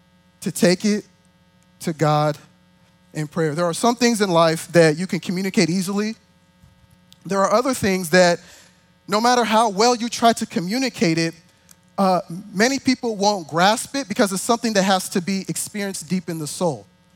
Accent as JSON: {"language": "English", "region": "Texas", "country": "United States", "said": "I'm from the Dallas-Fort Worth area, so you knew that was coming."}